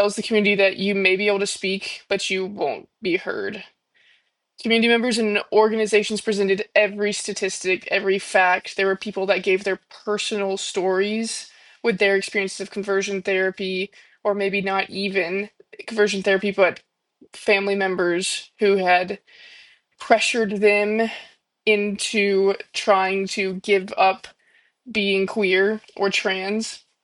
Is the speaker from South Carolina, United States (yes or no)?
yes; South Carolina, United States; I was born in South Carolina. I've lived here my whole life, and I don't really have any intention to leave the state anytime soon.